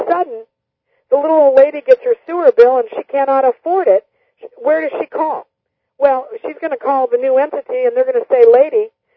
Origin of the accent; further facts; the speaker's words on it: United States; as an American, I did not know what socialism was.